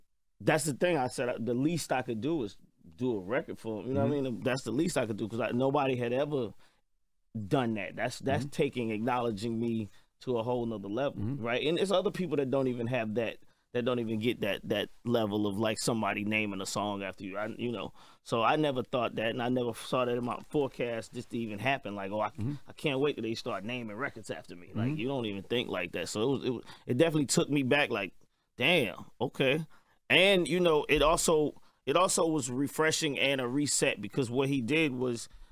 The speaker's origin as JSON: {"language": "English", "town": "Atlanta", "region": "Georgia", "country": "United States", "said": "And then I'm from the South. I represent Atlanta, right, to the fullest."}